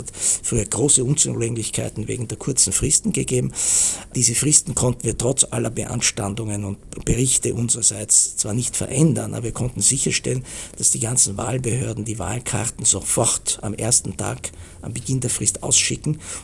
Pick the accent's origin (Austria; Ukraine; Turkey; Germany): Austria; in die man selbst als Österreicher direkt oder indirekt involviert ist.